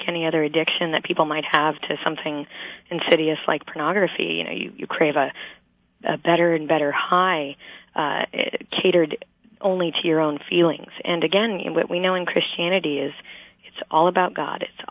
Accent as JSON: {"language": "English", "region": "Colorado", "country": "United States", "tie": "born or raised there", "lives_now": "Washington, D.C., United States", "said": "I know that I changed churches when I moved from Colorado to Washington, D.C. A few years ago. And the hymns that were chosen at the church I grew up with were quite different than the hymns that were chosen at the new church"}